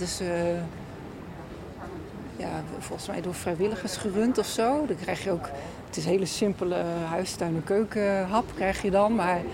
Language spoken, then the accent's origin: Dutch; Groningen, Netherlands; En ik ben een Groningse, dus ja.